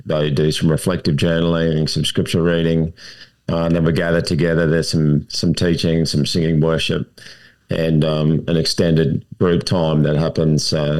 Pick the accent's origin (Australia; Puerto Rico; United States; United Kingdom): Australia; G'day, Curtis, and hello to all the listeners. As you can tell by my greeting, I'm from Australia.